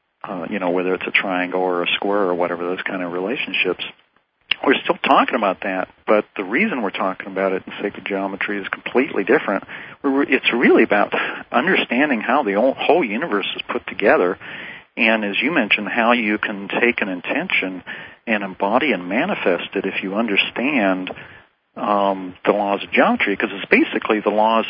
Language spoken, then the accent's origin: English; West Virginia, United States; I was so fortunate that I had an education growing up in West Virginia